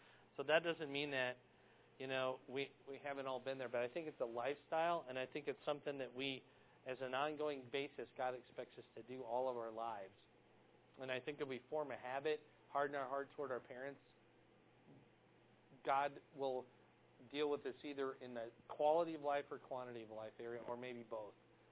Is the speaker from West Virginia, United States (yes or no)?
no; Fort Dodge, Iowa, United States; I grew up in Fort Dodge, the church there, and they attended church.